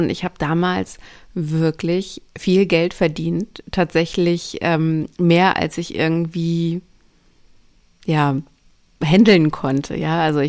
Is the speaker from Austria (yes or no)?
no; Rostock, Mecklenburg-Vorpommern, Germany; born there; Und ich bin 1984 in Rostock geboren, das heißt, ich bin noch knapp im Sozialismus aufgewachsen.